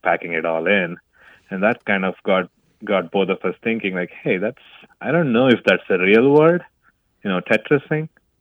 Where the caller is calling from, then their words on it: Gaffney, South Carolina, United States; I'm calling from Gaffney, South Carolina.